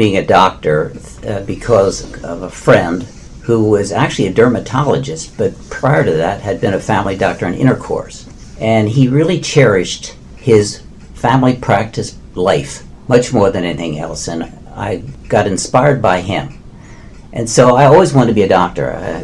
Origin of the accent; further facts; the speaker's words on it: Lancaster, Pennsylvania, United States; I was born and raised in Lancaster, as was my wife.